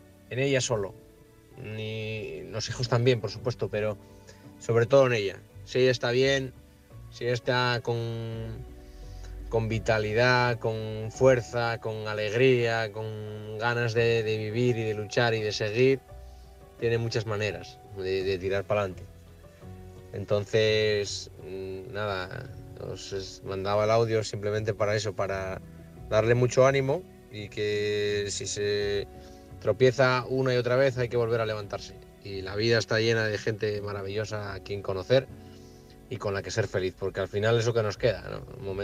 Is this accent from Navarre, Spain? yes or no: no; Oviedo, Asturias, Spain; de Oviedo.